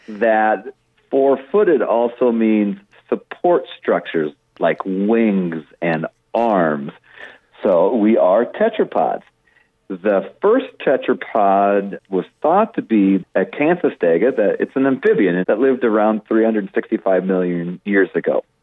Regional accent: Midwest, United States; You know, I grew up in the Midwest, and we had the eastern monarch butterfly, and I can remember in August the migrations coming through, and it'd just be an ocean of black and orange throughout the whole farm.

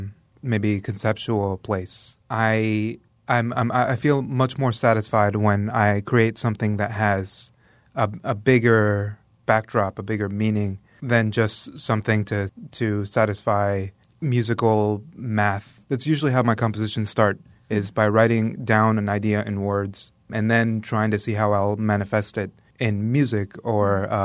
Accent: Chile; now in United States; From Chile, yeah. I was originally from Chile.

